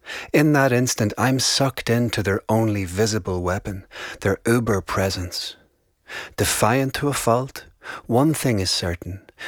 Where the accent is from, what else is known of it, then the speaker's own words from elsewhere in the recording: Downpatrick, Northern Ireland, United Kingdom; Location, my hometown of Downpatrick.